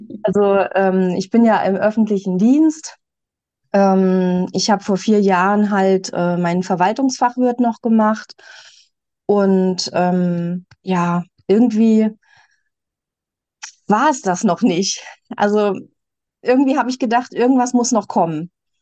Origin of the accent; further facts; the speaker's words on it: Guxhagen, Hesse, Germany; Ich komme aus Nordhessen, Guxhagen, vielleicht kennt das jemand, in der Nähe von Kassel. Hab zwei Kinder, 20 und 15 Jahre alt